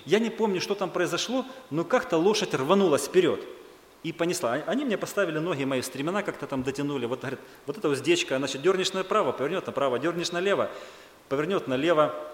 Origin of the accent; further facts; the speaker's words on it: Rostov-on-Don, Rostov Oblast, Russia; Сам я из России. И жил в Ростове.